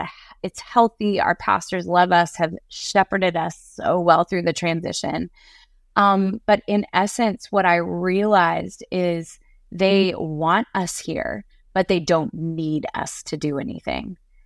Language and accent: English; Washington, United States; also born or lived in Australia; Washington State, growing up in Washington, never would I have thought I'm going to live in the South one day.